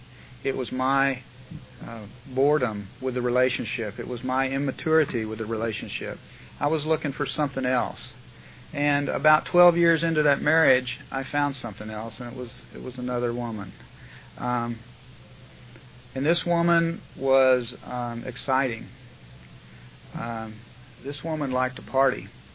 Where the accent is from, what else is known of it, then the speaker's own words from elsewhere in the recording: Fort Worth, Texas, United States; born there; I was born in 1952 in Fort Worth, Texas